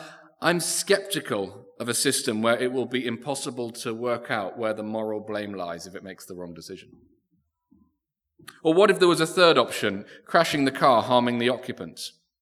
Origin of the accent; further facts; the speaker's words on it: United Kingdom; because I'm British and that's what we do.